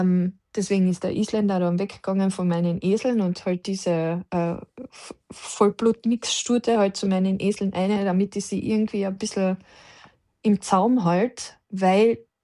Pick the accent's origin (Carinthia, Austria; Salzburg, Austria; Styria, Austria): Carinthia, Austria; Bei uns in Kärnten sagt man sonst schon auch